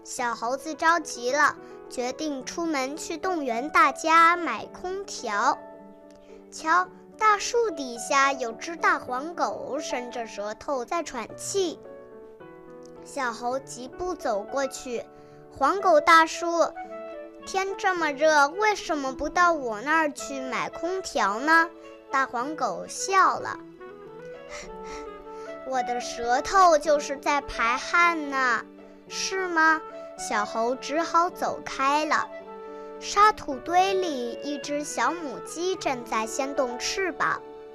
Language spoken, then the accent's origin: Chinese; Jiaxing, Zhejiang, China; 我是来自浙江省嘉兴市